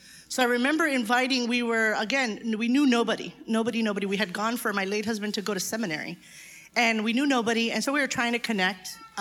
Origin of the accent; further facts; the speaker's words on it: Miami, Florida, United States; And I was the first one born here. So I was born and raised in Miami. So I thought that I was Americana, right?